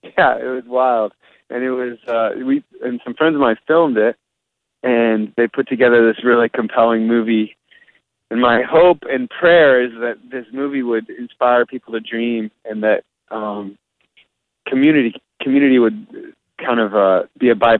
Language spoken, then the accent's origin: English; San Diego, California, United States; What if I could do this all around my hometown of San Diego?